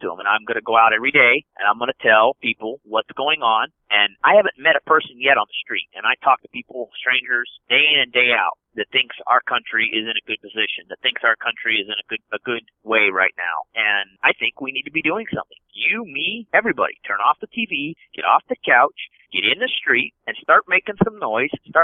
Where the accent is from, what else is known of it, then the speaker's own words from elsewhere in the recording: United States; born there; as an American citizen that was born in this country, I think I need to take it back.